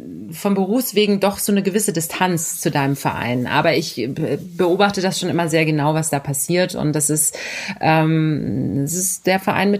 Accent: Berlin, Germany; born or raised there

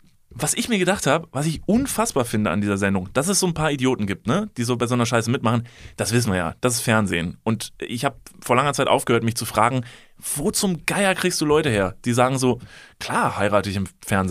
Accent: Kevelaer, North Rhine-Westphalia, Germany; ich komme aus Kevel, ich kenne mich gut aus mit der Thematik.

